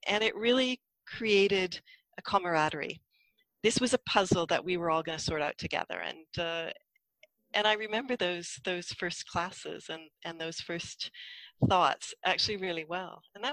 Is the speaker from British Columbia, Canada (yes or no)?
yes; Vancouver, British Columbia, Canada; Well, having been born and bred in Vancouver, I also had friends who were attending UBC Law